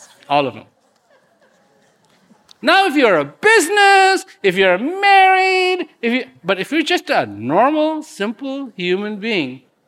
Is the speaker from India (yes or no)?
yes; India; born there; I was born in India.